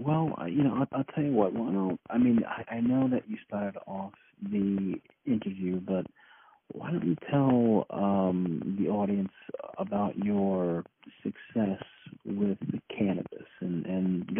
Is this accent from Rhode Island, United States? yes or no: yes; Rhode Island, United States; You know, I'm from Rhode Island. I've lived, you know, in the, let's call it the greater Providence area, which is, you know, the capital city of Rhode Island.